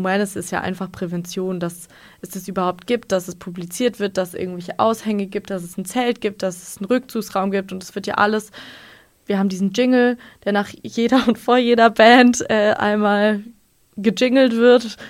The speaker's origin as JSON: {"language": "German", "town": "Lörrach", "region": "Baden-Württemberg", "country": "Germany", "said": "Es ist ein bisschen lustig, weil ich bin aus Lörrach"}